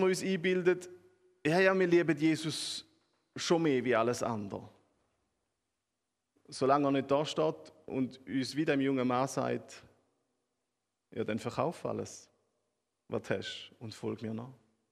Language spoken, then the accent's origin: German; Switzerland; Und da sind wir Schweizer wirklich angesprochen.